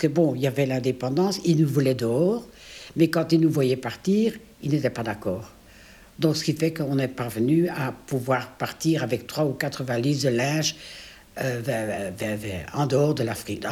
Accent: Belgium; Le Congo, ce sont mes racines. Et c'est plus fort que moi. Je suis belge, mais une partie de mon corps est congolaise. De mon corps et de mon cœur, évidemment.

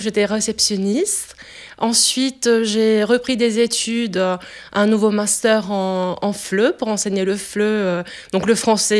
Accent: Italy; now in Belgium; j'ai 28 ans. Je suis italienne et je vis en Belgique.

